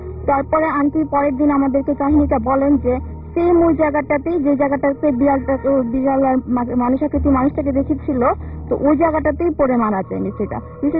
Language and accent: Bangla; Dhaka, Dhaka Division, Bangladesh; মালিবাগ থেকে।